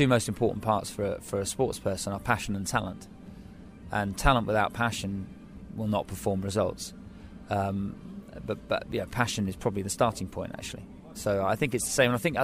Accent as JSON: {"language": "English", "town": "Guildford", "region": "South East England", "country": "United Kingdom", "tie": "born or raised there", "said": "I'll be carrying it near my hometown in Guildford on the 20th of July."}